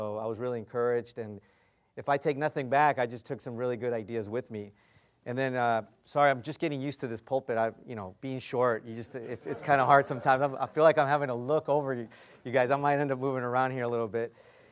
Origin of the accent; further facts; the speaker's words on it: Texas, United States; You know, I come from Texas, but, I definitely did not think it was going to be this hot.